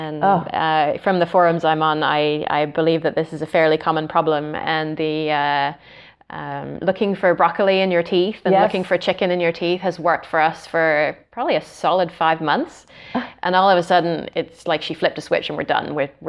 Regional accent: England, United Kingdom; given that I'm English

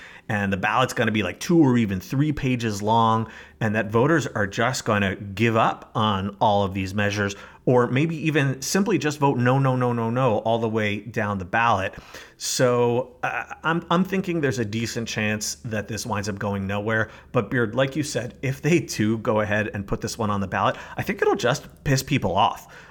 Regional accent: New York, United States; You know, I'm from New York. We tend to have pretty short ballots. We don't have ballot initiatives here, so only the legislature can put stuff on the ballot.

